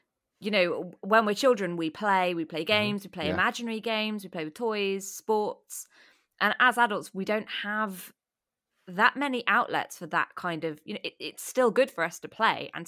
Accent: Wales, United Kingdom; I'm from Wales and we take rugby seriously in Wales.

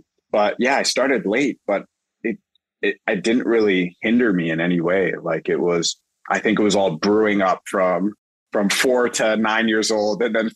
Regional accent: Toronto, Ontario, Canada; And I'm from Toronto, right? So I understood that it was always going to be a city that was going to grow in that market.

